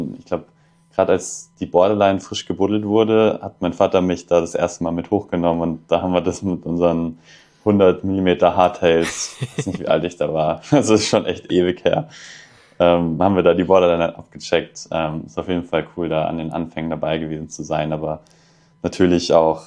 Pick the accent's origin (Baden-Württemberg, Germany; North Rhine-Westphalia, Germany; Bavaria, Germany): Baden-Württemberg, Germany; Kirchzarten; Ich bin aufgewachsen in Freiburg, genauer gesagt in Kirchzarten, das kleines Dorf in der Nähe von Freiburg.